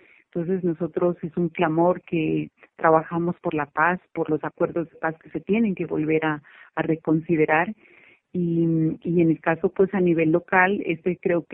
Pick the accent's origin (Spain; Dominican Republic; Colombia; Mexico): Colombia; es como deber de cada uno de nosotros como colombianos no pedir